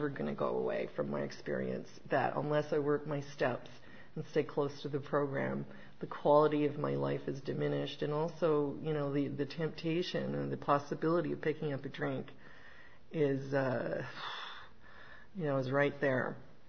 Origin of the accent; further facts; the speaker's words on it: Pointe-Claire, Quebec, Canada; I grew up on the West Island in Point Claire, and already my upbringing was schizophrenic. You know, I was in an English community and I went to French school.